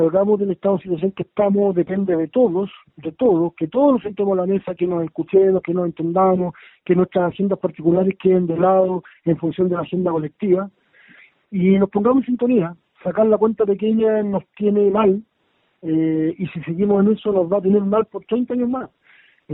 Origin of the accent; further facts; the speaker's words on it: Araucanía, Chile; yo soy de la Araucanía, que he trabajado en lo público siempre, digamos, vinculado a lo público, que esta es la tierra donde nací, por lo tanto quiero que la gente con la que me he criado esté mejor